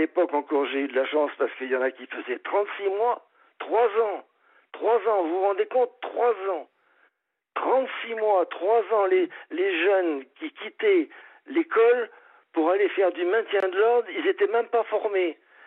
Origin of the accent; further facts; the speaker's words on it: France; je suis un bon français. Hein. Je suis français de chousse machin.